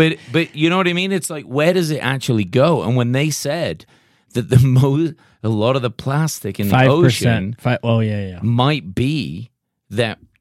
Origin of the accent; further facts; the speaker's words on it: England, United Kingdom; We grew up in England. I was a vegetarian.